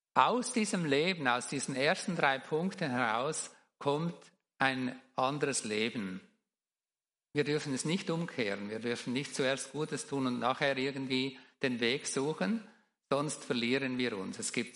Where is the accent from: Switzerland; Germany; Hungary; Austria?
Switzerland; Und mein Heimatland, die Schweiz, gehört nicht mir.